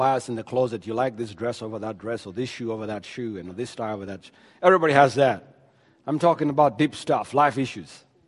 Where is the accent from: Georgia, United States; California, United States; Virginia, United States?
Georgia, United States; Where are you from? I say, well, I'm from Georgia.